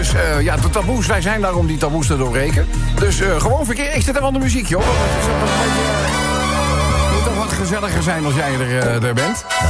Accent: North Brabant, Netherlands; Ja, mooi plaatsje bij ons in Brabant.

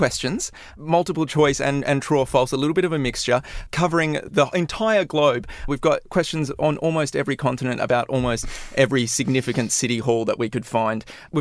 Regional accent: Australia; my home country of Australia.

